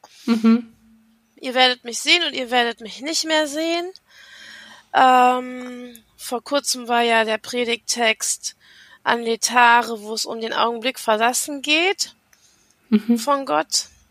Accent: Monheim am Rhein, North Rhine-Westphalia, Germany; ich komme aus Monheim am Rhein, das ist in der Nähe von Düsseldorf und Leverkusen. Ich bin aus der Rheinischen Landeskirche

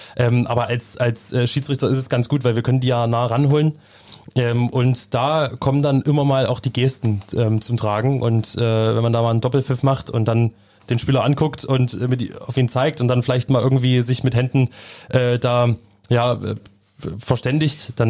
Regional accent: Saxony, Germany; Und jetzt als Sachse habe ich nur die Möglichkeit, Leipzig als vierter Offizieller da zu stehen auf dem Feld.

